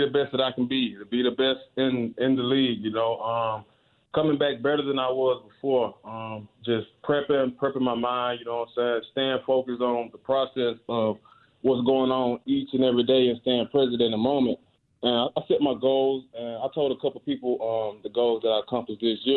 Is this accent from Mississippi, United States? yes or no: yes; Clarksdale, Mississippi, United States; I was headed home to Mississippi today, my hometown, Clarksdale, Mississippi.